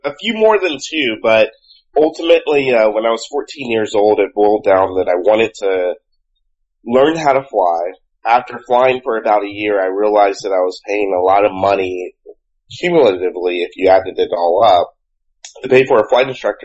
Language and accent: English; Georgia, United States; also born or lived in Florida; You know, growing up in the South here, in Georgia primarily, Georgia and Florida, nice flying weather sometimes